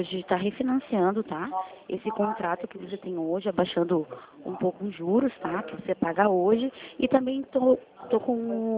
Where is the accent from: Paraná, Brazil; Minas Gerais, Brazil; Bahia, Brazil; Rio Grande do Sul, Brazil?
Paraná, Brazil; Eu sou do Paraná.